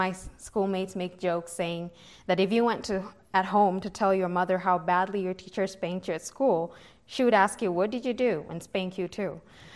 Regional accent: Kenya; also born or lived in United States; caused them to make the decision to relocate back to my home country in Kenya. We went back in 2014, right in time for me to join high school.

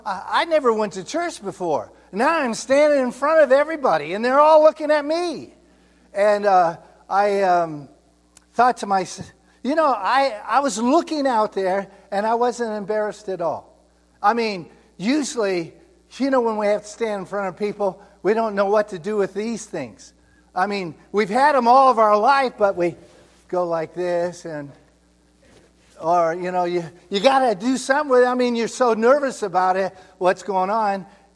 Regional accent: Ohio, United States; so I'm from Ohio, and it's like here.

